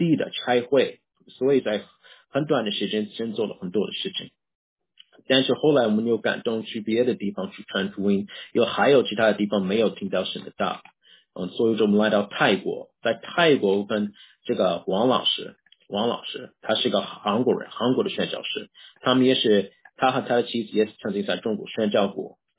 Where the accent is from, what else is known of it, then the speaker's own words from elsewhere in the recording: United States; Chinese is a second language; moved away as an adult; now in Japan; 我是来自美国，小帅是来自中国，然后我们一起在日本